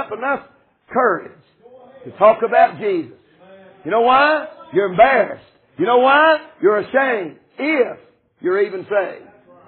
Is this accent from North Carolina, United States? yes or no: yes; Brevard, North Carolina, United States; born there; They tell me I was born in Transylvania County, Brevard Hospital, North Carolina, in Brevard, North Carolina.